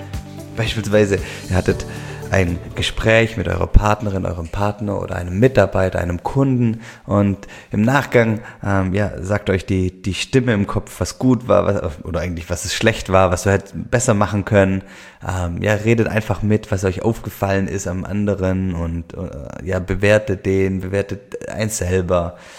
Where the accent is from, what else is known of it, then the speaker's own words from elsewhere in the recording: Baden-Württemberg, Germany; accent: Swabian; Ich komme aus dem Schwäbischen, hört man wahrscheinlich hier im Podcast immer wieder, den schwäbischen Dialekt.